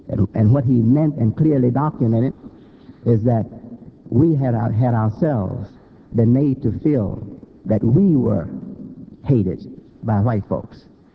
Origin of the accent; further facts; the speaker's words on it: Hamtramck, Michigan, United States; born there; I was born in Detroit, a little place called Hamtramck, Michigan. It's now part of Detroit.